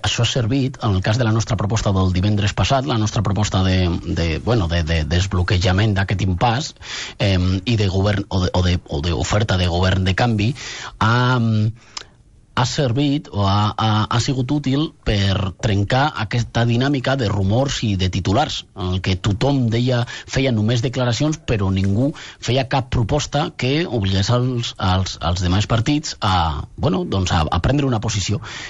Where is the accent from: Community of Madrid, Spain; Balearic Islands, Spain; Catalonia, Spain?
Community of Madrid, Spain; Madrid; Jo a la meva promesa ja ho vaig fer i sóc de Madrid